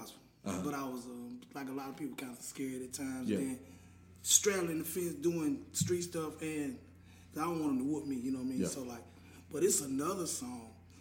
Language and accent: English; Nashville, Arkansas, United States; I'm from Nashville, Arkansas. I got five kids.